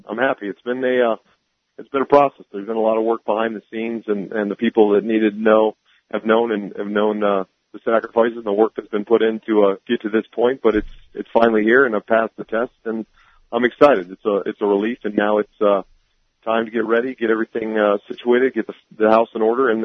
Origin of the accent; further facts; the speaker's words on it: Alaska, United States; Luckily, I was raised in Alaska and know how to do most of those things.